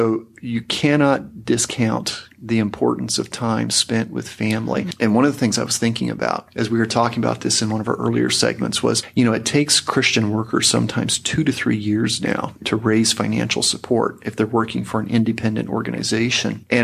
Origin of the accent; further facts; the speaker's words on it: Indiana, United States; I am from Indiana, just across the state line.